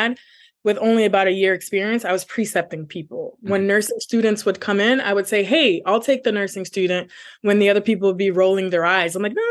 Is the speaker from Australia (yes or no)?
no; Canada; I came from Canada.